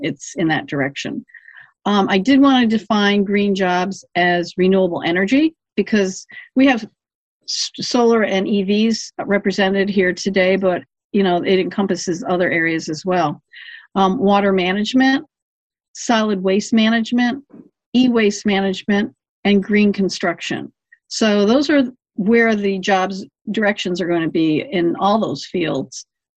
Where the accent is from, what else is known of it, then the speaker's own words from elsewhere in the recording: New York, United States; But I am from New York State, and I'll use that as a basis, but it applies across the country.